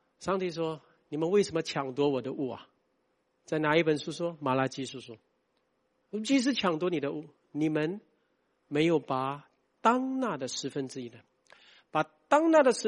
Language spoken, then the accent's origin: Chinese; Singapore; 我们新加坡人怕饿死吗？